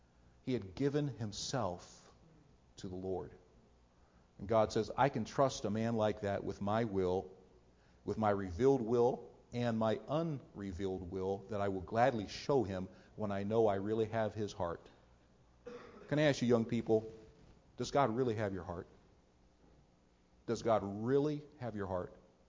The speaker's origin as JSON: {"language": "English", "region": "Ohio", "country": "United States", "tie": "born or raised there", "said": "Listen, I grew up in Ohio, I lived in Ohio and all those things, so I am scarlet and gray all the way through."}